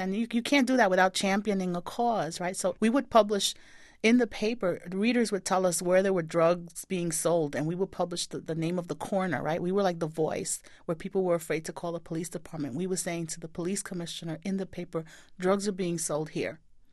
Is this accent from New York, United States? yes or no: yes; New York, United States; growing up in New York, I had never lived in Puerto Rico where my parents were from.